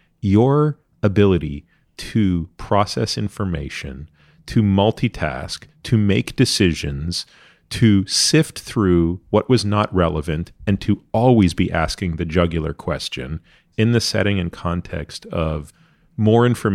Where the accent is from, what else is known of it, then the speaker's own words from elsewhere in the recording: Canada; because I grew up in Canada.